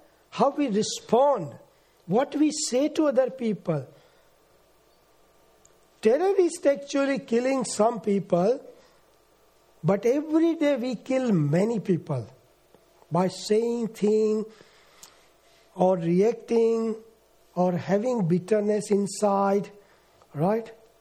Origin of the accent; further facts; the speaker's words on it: India; moved away; I came from India